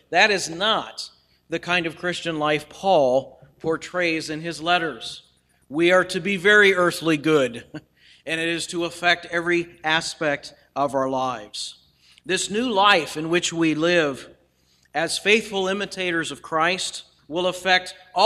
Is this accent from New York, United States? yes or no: no; Akron, Ohio, United States; when I was growing up in Akron, Ohio, which was known as the rubber tire capital of the world.